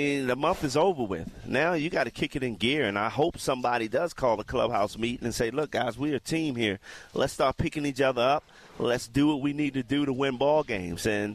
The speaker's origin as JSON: {"language": "English", "town": "Baltimore", "region": "Maryland", "country": "United States", "tie": "born or raised there", "said": "I grew up in Baltimore."}